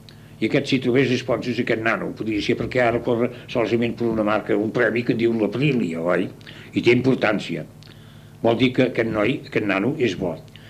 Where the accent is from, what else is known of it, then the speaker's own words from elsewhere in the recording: Castellar del Vallès, Catalonia, Spain; born there; Jo vaig néixer aquí a Castellà, a Can Riera, com li he explicat. I jo anava al col·legi. I llavors, abans d'anar als Escolapis, anava al col·legi aquí a la Nacional, que en diuen, oi?